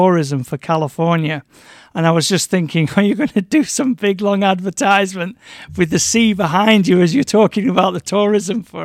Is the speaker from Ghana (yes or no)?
no; England, United Kingdom; because obviously I'm from England, not from America.